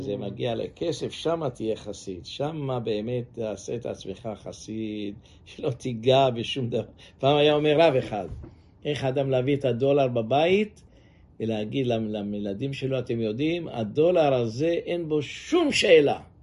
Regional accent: Jerusalem, Jerusalem District, Israel; כשהייתי ילד בירושלים, נפט זה היה מצרך יקר.

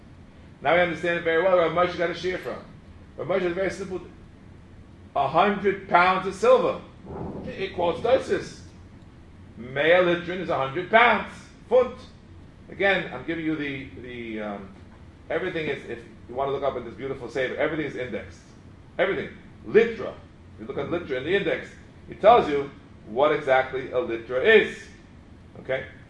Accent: Arizona, United States; When I was growing up in Arizona, they had lirot.

